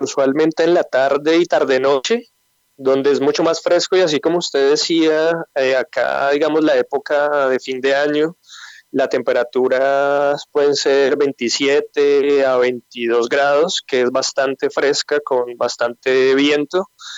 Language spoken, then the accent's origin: Spanish; Bogotá, Bogotá Capital District, Colombia; also born or lived in Barranquilla; now in Qatar; yo soy casado, yo soy bogotano, estoy casado con una barranquillera, yo viví en Barranquilla un año y medio, allá estudié ahí por el barrio del Prado, ella se encuentra en Bogotá